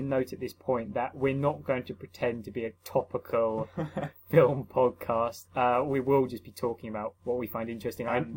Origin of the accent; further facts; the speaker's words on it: England, United Kingdom; Perhaps because I'm English, and to my mind, he was speaking in the English.